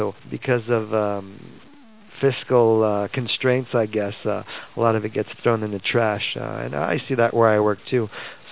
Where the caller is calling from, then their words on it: Montreal, Quebec, Canada; I'm transmitting from Montreal.